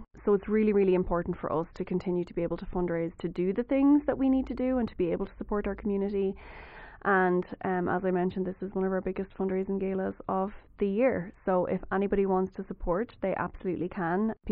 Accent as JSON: {"language": "English", "country": "Ireland", "moved": "as an adult", "lives_now": "Colorado, United States", "said": "So I moved from Ireland to Colorado for a job at Firefly."}